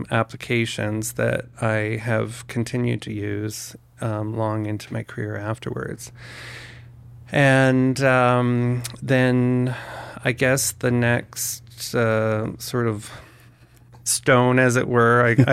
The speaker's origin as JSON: {"language": "English", "town": "Winnipeg", "region": "Manitoba", "country": "Canada", "tie": "born or raised there", "said": "Well, I was born and raised in Winnipeg. I come from four generations of bankers and accountants"}